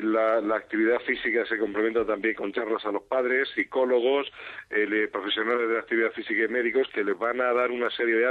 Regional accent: Granada, Andalusia, Spain; now in Madrid, Spain; Yo soy de Granada, aunque yo me siento madrileño, o muy madrileño, y mis hijos son madrileños

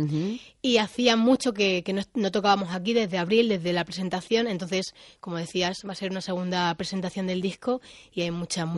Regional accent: Extremadura, Spain; now in Madrid, Spain; Y aunque yo soy de Extremadura, siento también

